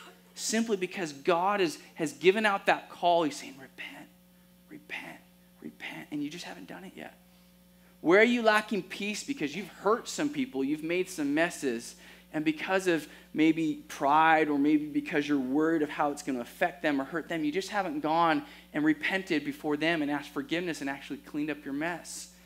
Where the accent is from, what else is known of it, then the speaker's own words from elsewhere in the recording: California, United States; I'm from California, so, like, I know what to do in an earthquake.